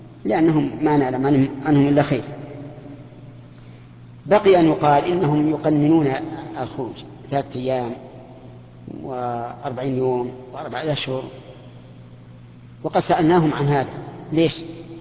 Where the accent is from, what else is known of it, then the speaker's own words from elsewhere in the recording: Saudi Arabia; لا سيما الذي في بلادنا السعودية